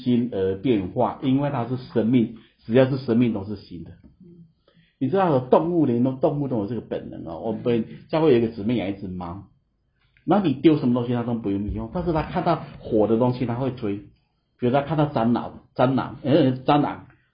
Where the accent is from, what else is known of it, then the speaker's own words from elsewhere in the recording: China; 这是外国人的东西，我是中国人